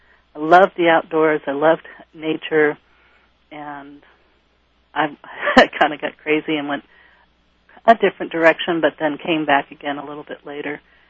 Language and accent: English; San Francisco, California, United States; born there; I was born in San Francisco, and I'm back in that area now.